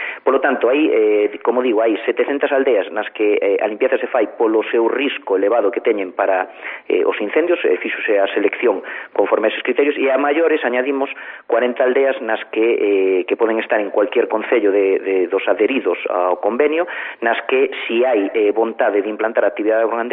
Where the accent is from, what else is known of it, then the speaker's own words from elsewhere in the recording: Galicia, Spain; na miña terra, eu son do Ribeiro